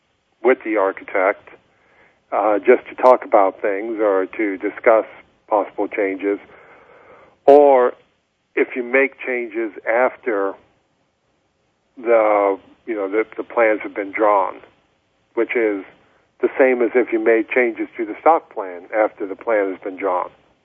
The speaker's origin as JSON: {"language": "English", "region": "Scotland", "country": "United Kingdom", "said": "because I'm Scottish and I believe in getting a good deal"}